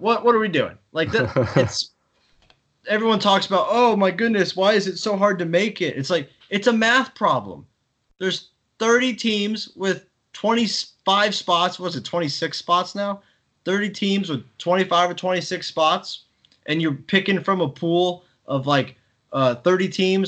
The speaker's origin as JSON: {"language": "English", "region": "Texas", "country": "United States", "said": "Because I'm from Texas, and like Virginia to me was way too cold."}